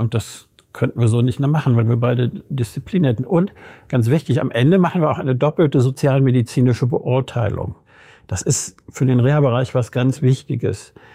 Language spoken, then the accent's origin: German; Rhineland, Germany; ich bin Rheinländer, ne, den Menschen über die Paragraphen zu stellen.